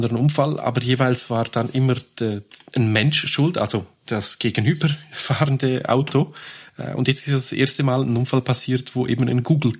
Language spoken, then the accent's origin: German; Switzerland; Das ist aber bei uns in der Schweiz auch so.